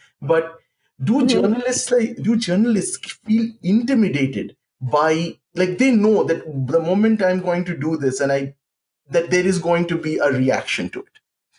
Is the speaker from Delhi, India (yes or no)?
no; Kolkata, West Bengal, India; because I grew up in Calcutta